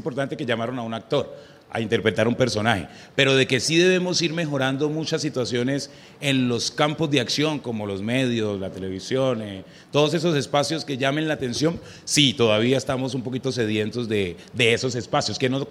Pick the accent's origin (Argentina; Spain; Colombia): Colombia; una persona que me he hecho en Colombia, o sea, soy negro, y he logrado, digamos, hacer un buen trabajo en mi país y también sentir una reciprocidad en mi país.